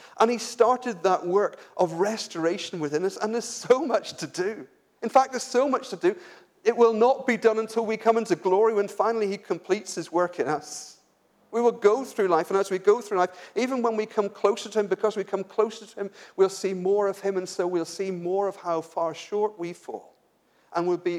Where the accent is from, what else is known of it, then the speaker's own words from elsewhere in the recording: Northern Ireland, United Kingdom; I come from Northern Ireland. Northern Ireland is very partisan.